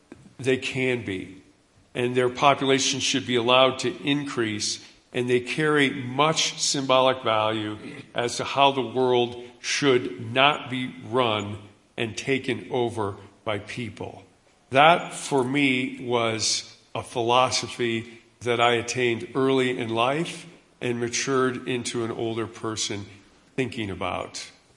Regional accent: Ohio, United States; And as Todd said, I grew up in Ohio, and how odd is it for an Ohio boy to become attracted to wolves? I grew up on a camp in Ohio and was attracted to nature

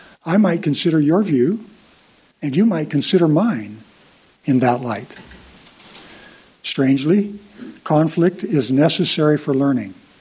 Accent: Bear Canyon, Montana, United States; also born or lived in Deer Lodge / Baker / Whitewater; We grew up most years in Bear Canyon, about 8 miles to the east of here. We also lived in Deer Lodge, Baker, and Whitewater, Montana.

